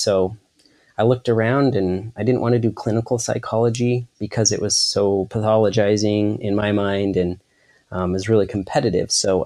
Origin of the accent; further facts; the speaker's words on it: Salt Lake City, Utah, United States; Okay. Yeah, so I grew up in Utah in the Salt Lake City area.